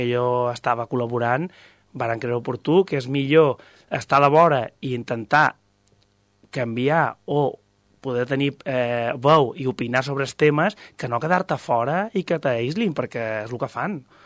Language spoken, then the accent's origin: Catalan; Formentera, Balearic Islands, Spain; born there; I jo he nascut a Formentera, vaig estar 10 anys fora per educar-me, però he tornat.